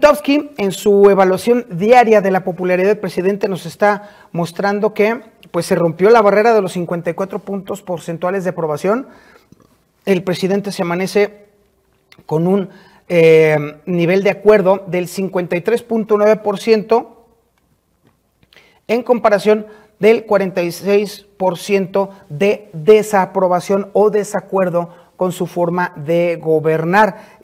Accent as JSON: {"language": "Spanish", "country": "Mexico", "said": "los principales encuerados en este asunto somos justamente los mexicanos."}